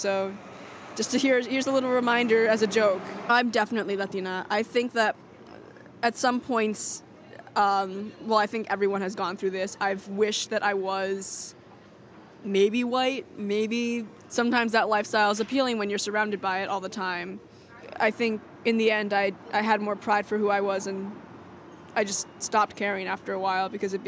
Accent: New York City, New York, United States; I'm a New Yorker. Or I'll say I'm Mexican and Dominican, but usually I'll say I'm a New Yorker because that's a pretty all-encompassing term. I go to a private high school in New York City.

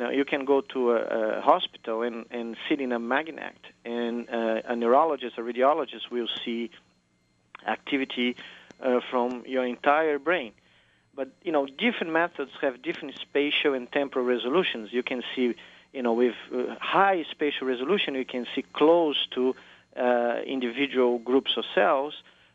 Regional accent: Brazil; English is a second language; when I was growing up in Brazil and the country was making this transition to, you know, democracy

